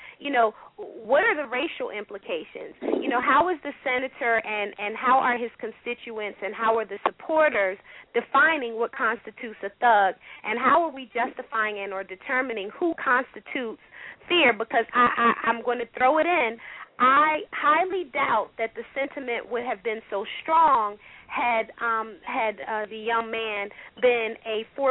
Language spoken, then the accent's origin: English; Washington, District of Columbia, United States; and I'm from Washington, D.C., and so the Southeast of most cities are urban areas.